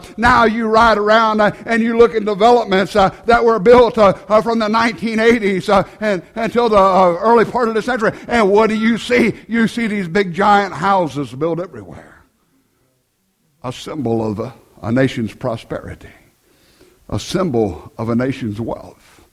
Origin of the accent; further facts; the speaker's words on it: United States; I'm glad, though, that I am still an American. I'm glad that I've been privileged to be born here. I'm glad that I've grown up here